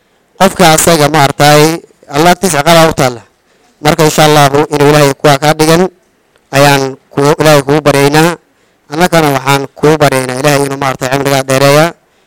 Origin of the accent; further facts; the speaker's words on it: Sarif, Wajir County, Kenya; Aniga idinla hadla waxaan ka imaaday Banaani Ward, khaasatan Sarif, magaalada Sarif.